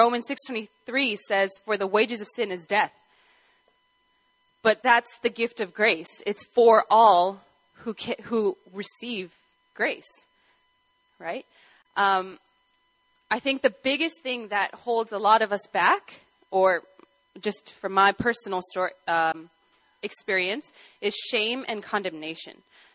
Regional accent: California, United States; It's a little different from all the churches we grew up in California.

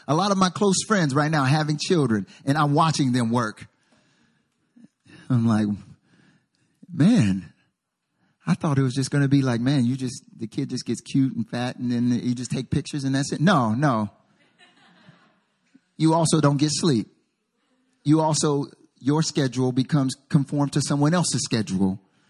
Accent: the South, United States; For me, I'm from the South. And so I have a South United States.

